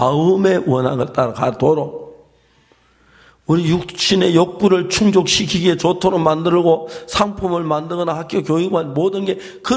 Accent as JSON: {"language": "Korean", "country": "South Korea", "said": "내가 한국 사람을 그런지 몰라도 자연히 쉽게 뭐 딱딱 되돌아니"}